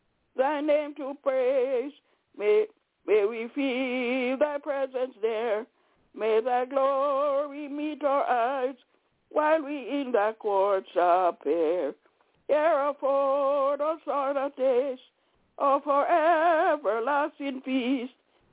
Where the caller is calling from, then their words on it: Albany, New York, United States; I'm calling from Albany, New York.